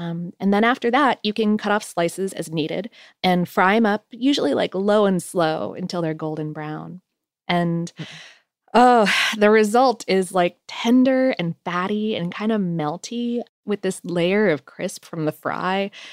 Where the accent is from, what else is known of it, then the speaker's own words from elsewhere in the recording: Ohio, United States; born there; also born or lived in Poconos; because I was born in Ohio and even lived in like the Poconos for a minute when I was a kid.